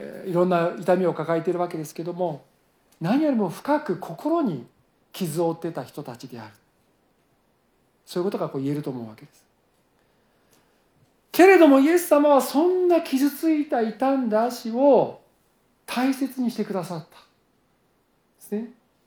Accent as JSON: {"language": "Japanese", "region": "Tokyo", "country": "Japan", "tie": "born or raised there", "said": "私は東京生まれで、多摩川が近かったんで、東京でも田舎ですから"}